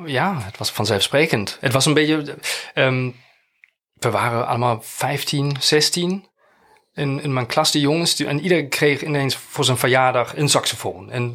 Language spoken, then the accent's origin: Dutch; Bremen, Germany; Die had in Bremen, daar waar ik opgegroeid ben, had die ooit een bandje.